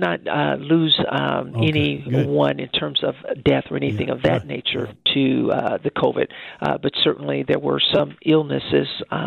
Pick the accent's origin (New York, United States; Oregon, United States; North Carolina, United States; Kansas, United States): Kansas, United States; Wichita; Well, I grew up here in Wichita, Kansas, so I am a native of Wichita.